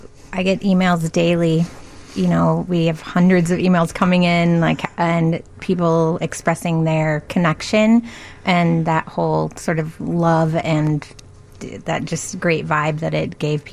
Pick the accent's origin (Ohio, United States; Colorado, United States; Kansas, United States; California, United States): Kansas, United States; Topeka; now in Chicago, United States; I grew up primarily in Kansas City, or Kansas, I should say, a small town, Topeka, Kansas. So coming to Chicago and going into the record store